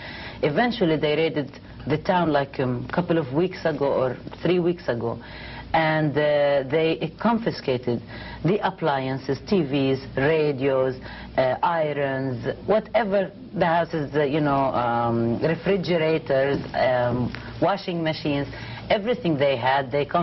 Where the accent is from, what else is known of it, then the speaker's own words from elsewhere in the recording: New York, United States; I come from New York.